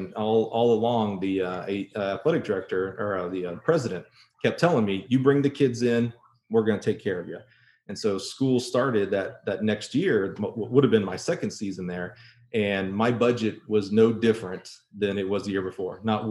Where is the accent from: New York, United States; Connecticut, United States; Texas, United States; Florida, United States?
Florida, United States; born there; now in Champaign, United States; I'm in Alabama. I was born in Florida. I'm a Southern guy all the way through. And even now here in Champaign, Illinois, I do not like the winters, man.